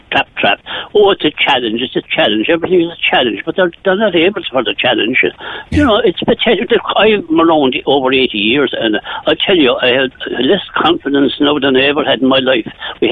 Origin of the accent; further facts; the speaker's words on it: Bantry, Munster, Ireland; I'm from Bantry originally.